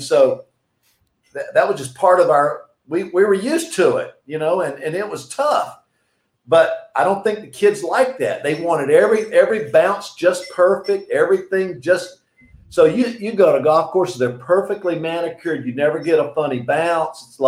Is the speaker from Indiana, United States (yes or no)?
no; North Carolina, United States; and I grew up in North Carolina, we played off pine straw.